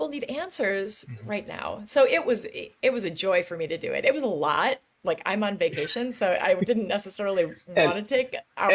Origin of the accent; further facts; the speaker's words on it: Wisconsin, United States; I'm from Wisconsin. I'm six generations deep in Wisconsin.